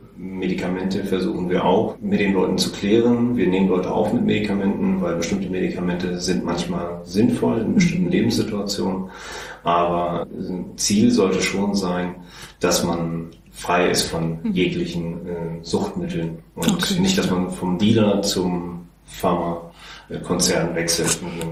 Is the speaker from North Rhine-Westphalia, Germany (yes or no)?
no; Hanover, Lower Saxony, Germany; born there; now in Berlin, Germany; ich komme aus Hannover gebürtig und bin jetzt seit 3 Jahren in Berlin